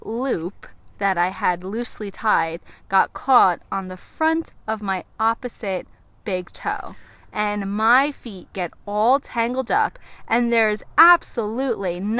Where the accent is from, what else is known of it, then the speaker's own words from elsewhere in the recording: Long Island, New York, United States; And I mean, we grew up in Long Island, New York. We have no experience with cactuses.